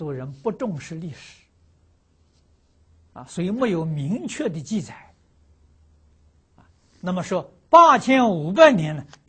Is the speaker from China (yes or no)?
yes; China; 这两种我们中国人呢把它合起来叫做成见